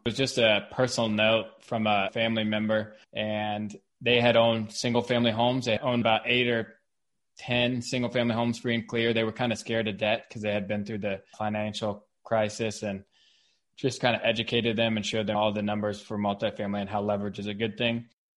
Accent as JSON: {"language": "English", "town": "Cincinnati", "region": "Ohio", "country": "United States", "tie": "born or raised there", "said": "I was born and raised in Cincinnati, in Madeira."}